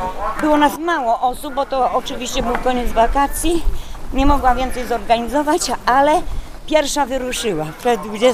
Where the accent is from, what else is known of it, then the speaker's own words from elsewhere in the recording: Sokolniki, Łódź Voivodeship, Poland; Sokolnik.